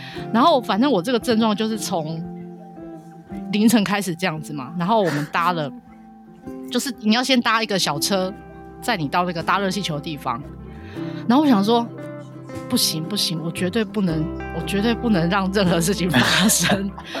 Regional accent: Taiwan; 我等一下会不承认我是台湾人

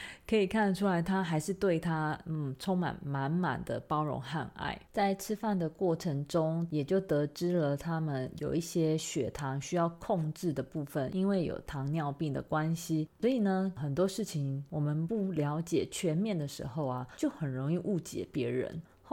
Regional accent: Taiwan; 不想要让他们知道我们是从台湾来的

